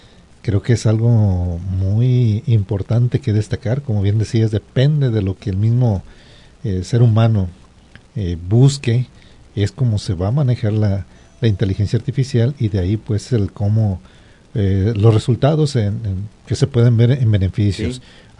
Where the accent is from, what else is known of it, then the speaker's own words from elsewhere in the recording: Tuxpan, Mexico; por allá en mi pueblo, en Tuxpan